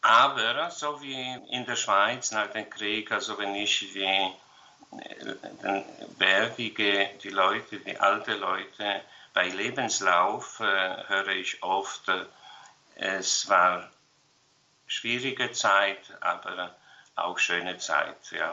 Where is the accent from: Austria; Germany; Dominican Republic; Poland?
Poland; German is a second language; Ich bin in eine Bauernfamilie geboren und aufgewachsen im Dorf. Geboren bin ich 1960, also schon nach der Stalinzeit. Also es war etwas einfacher zu leben in Polen